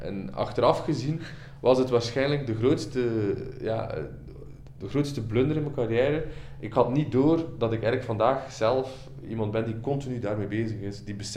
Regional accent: Flanders, Belgium; now in Utrecht, Netherlands; Dat hoor je aan mijn taal. Ik ben een Vlaming, niet origineel geboren in Nederland. Maar ik ben sinds 2018 werkzaam op de faculteit diergeneeskunde Utrecht.

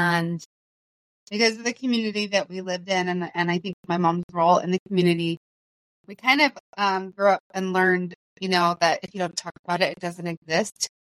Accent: Idaho Falls, Idaho, United States; But yeah, I grew up here in Idaho Falls.

